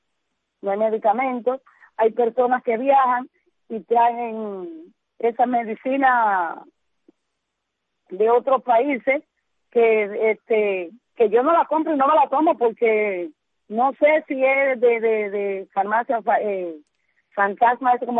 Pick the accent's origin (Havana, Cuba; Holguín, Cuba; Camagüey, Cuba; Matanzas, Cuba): Camagüey, Cuba; de mi lindo Camagüey, como yo siempre he dicho y voy a seguir diciendo, porque Camagüey es bello para mí, es mi tierra y la amo